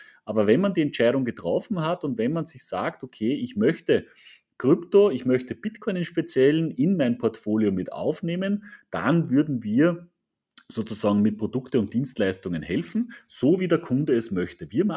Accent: Austria; das hat jeder Mensch so ein bisschen drin bei uns in Österreich

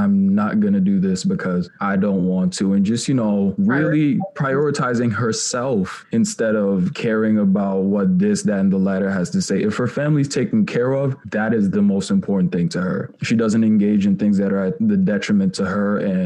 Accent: Cameroon; moved away; We moved from Cameroon in 2009. I saw her have to raise us.

